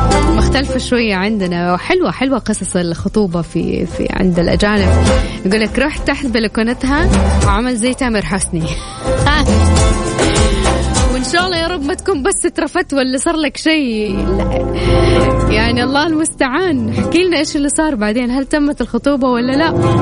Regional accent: Saudi Arabia

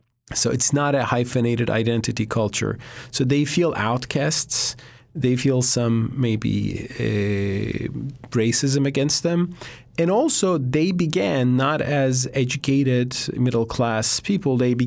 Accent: Turkey; I'm not from one of those nations. I'm from Turkey.

